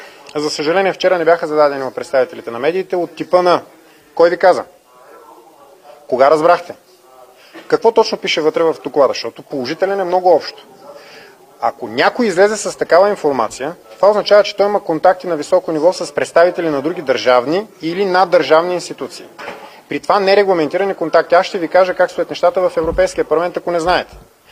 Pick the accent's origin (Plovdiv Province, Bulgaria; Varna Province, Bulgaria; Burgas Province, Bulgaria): Varna Province, Bulgaria; Varna